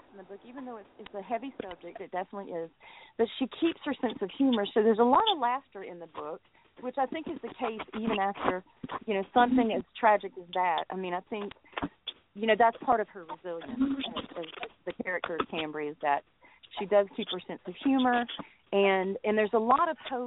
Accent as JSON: {"language": "English", "region": "Georgia", "country": "United States", "said": "And I'm from Georgia, so she's big here."}